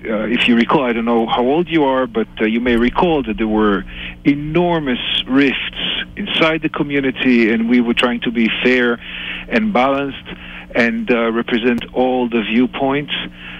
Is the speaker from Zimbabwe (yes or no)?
no; Israel; English is a second language; moved away as an adult; now in United States; Okay, I was born and raised in Israel. I fought in the Yom Kippur War.